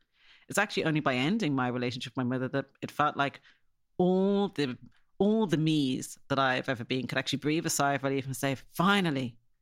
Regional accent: Ireland; And when you were black kids growing up in Ireland, and people know that something isn't quite right at home, it's just kind of adding to all the things that sort of make you weird.

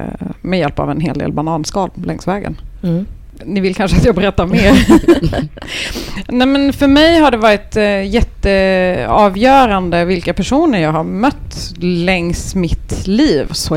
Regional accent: Lund, Skåne, Sweden; Jag skulle säga att jag är skåning från Lund. Att mina föräldrar kom hit som politiska flyktingar.

